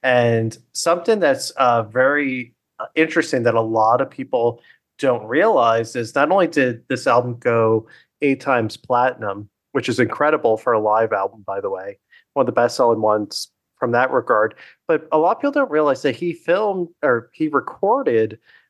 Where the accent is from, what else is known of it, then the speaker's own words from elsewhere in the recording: Long Island, New York, United States; Because I'm from Long Island, and Commack is only about 15 minutes from where my old house used to be.